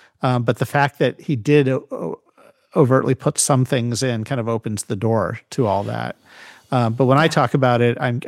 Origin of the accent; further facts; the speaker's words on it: Cleveland, Ohio, United States; I mean, I grew up in Cleveland, as I mentioned, in the suburbs.